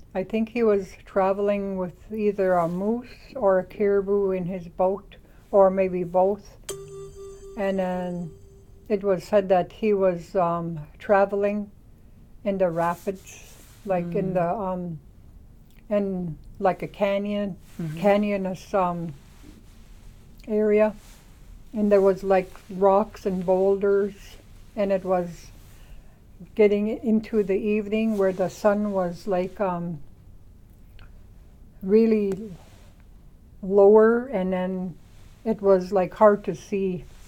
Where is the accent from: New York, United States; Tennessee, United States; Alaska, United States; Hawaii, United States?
Alaska, United States; Stony River; And I'm from the Upper Kuskokwim village of Stony River. And that's about 12 hours one way by boat from Bethel. And I grew up in a small little village. I am both Athabascan and Yupik.